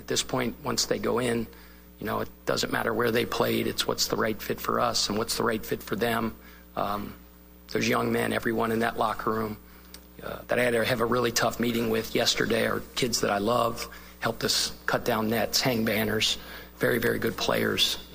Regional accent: Cincinnati, Ohio, United States; Right, we're both from Cincinnati and worked under Coach Prosser.

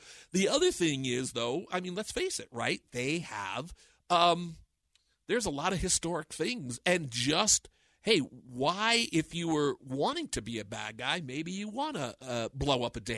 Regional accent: United States; which is why, as an American, when we were there, we were so, as Americans, like, welcomed every

